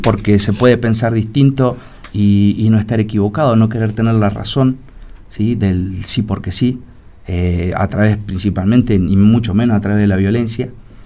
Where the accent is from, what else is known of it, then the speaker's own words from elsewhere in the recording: Neuquén, Argentina; yo soy nacido y criado en Chacra, y yo respeto mis tradiciones